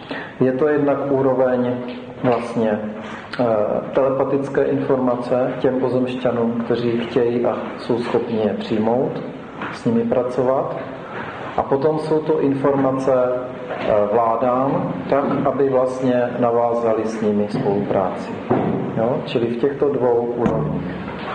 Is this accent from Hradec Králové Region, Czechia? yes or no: no; Česká Lípa, Liberec Region, Czechia; Česká Lípa, odkud pocházím teďka, je na druhém místě v republice v rozvodovosti.